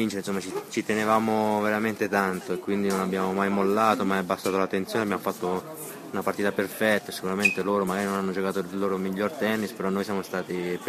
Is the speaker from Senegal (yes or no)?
no; Livorno, Tuscany, Italy; Ma basta che se Pisa sta sotto a noi va sempre bene.